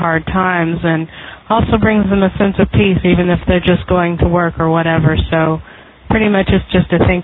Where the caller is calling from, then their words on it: Michigan, United States; Hi there. … I am from Michigan